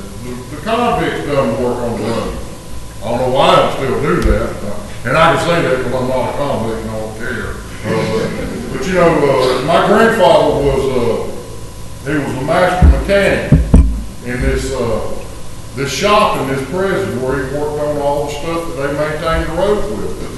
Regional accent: Georgia, United States; I was born and raised in South Georgia. I don't know if y'all can tell that by how I talk, but I was.

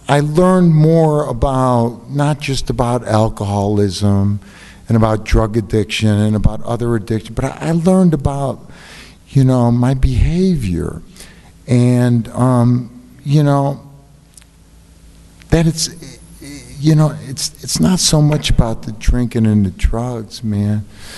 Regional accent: New York, United States; somebody I grew up with in New York

